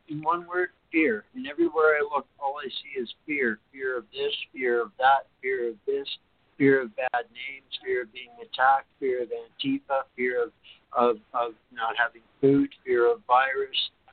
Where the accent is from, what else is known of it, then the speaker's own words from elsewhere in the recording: Canada; Now it's my duty as a Canadian, if I want to or expect to see Canada survive, to stand up and take responsibility for my part in it.